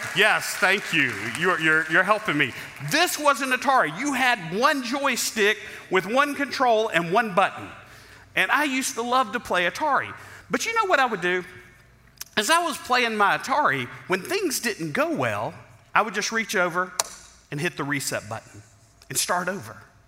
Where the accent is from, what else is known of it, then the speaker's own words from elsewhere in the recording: Mobile, Alabama, United States; I grew up in Mobile, Alabama, of all places. I went to the University of Auburn, where I actually have a degree in finance.